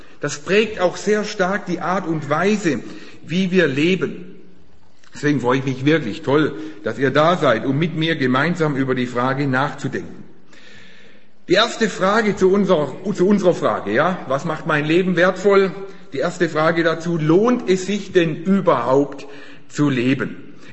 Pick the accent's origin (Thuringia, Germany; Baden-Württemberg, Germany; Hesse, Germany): Baden-Württemberg, Germany; Ja, vielleicht liegt es dran an der schwäbischen Prägung, die ich habe. Ich bin im Schwabenland geboren und lebe da schon immer, muss aber betonen, mein Blutinneres ist urbadisch, das ist stammbaumäßig bewiesen, ja. Also mein Blut ist noch rein badisch.